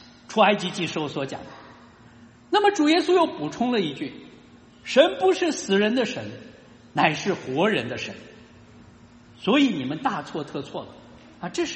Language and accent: Chinese; Qinghai, China; 我小时候生活在青海，青海的山上基本上是没有树，没有树，或者人家说青海的山上不长草